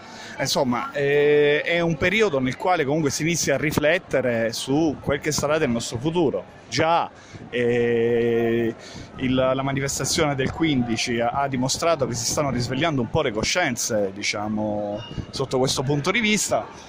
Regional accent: Abruzzo, Italy; Noi veniamo dall'Abruzzo e siamo, diciamo, una serie di comitati

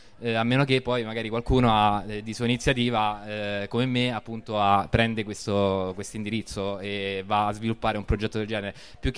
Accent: Rome, Lazio, Italy; perché sono di Roma

